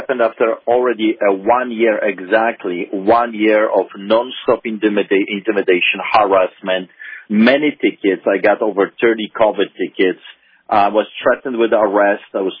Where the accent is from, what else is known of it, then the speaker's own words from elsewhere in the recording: Poland; I grew up in Poland under the boots of the Soviets, and of course, being a Polish man, and the city I grew up under that had a concentration camp